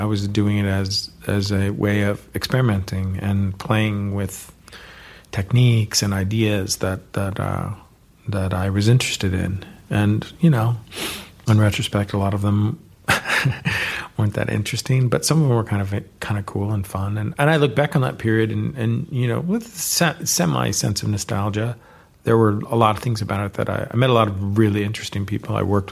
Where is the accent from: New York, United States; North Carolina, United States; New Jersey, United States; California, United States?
California, United States; So growing up in the Bay Area, you know, these were the people that were around.